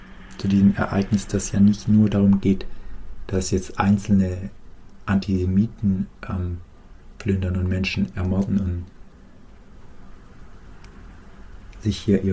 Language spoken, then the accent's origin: German; Baden-Württemberg, Germany; Diese Identität hier als Schwabe hat mir auch nie so gepasst